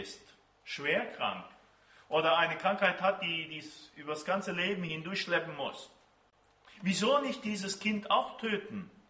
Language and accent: German; Argentina; German is a second language; Bei uns in Argentinien, bevor man den Führerschein macht, muss man einen Genderkurs machen.